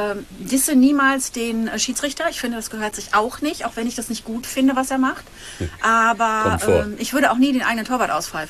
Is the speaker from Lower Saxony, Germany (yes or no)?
no; Bochum, North Rhine-Westphalia, Germany; also born or lived in Hattingen; Ich bin in Bochum zur Grundschule gegangen. Ich bin nebenan in Hattingen geboren, aber ich liebe Bochum.